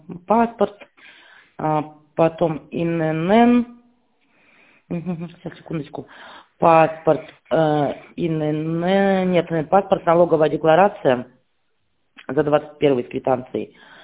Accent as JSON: {"language": "Russian", "town": "Irkutsk", "region": "Irkutsk Oblast", "country": "Russia", "said": "У нас на час разница, мы из Иркутска."}